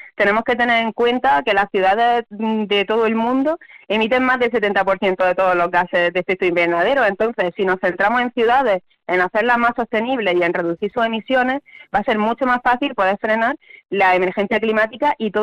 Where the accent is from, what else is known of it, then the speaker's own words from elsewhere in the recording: Granada, Andalusia, Spain; y sobre todo en Andalucía, que yo también soy de Granada